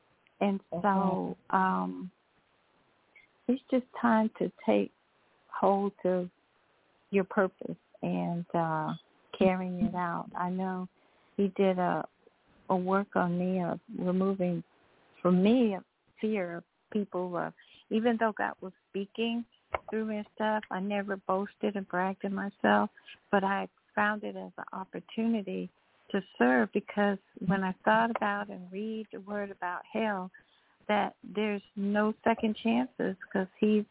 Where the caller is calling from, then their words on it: Georgia, United States; Hi, LaShawn. … from Georgia.